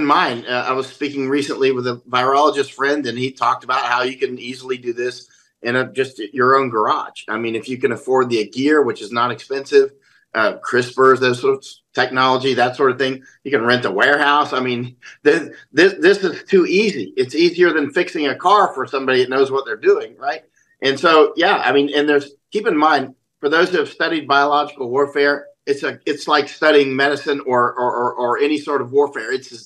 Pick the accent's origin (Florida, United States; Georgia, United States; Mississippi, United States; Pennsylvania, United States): Florida, United States; I'm from Florida, right? I've been weaponized against mosquitoes since I was a child, right? When you grow up in Florida, you're taught how to pour out the water